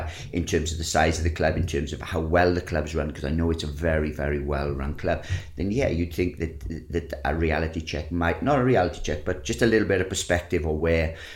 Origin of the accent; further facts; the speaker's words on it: Wales, United Kingdom; And you do, when being Welsh, you do get that sense, you do get that feel, that pride of it.